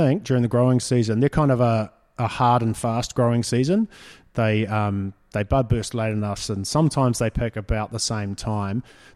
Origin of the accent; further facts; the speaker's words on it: Christchurch, Canterbury, New Zealand; and I grew up in Christchurch, so I understand.